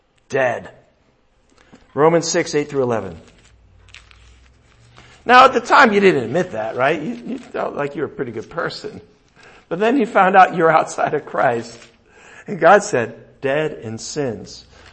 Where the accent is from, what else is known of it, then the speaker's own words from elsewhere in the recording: United States; As an American, it's kind of hard.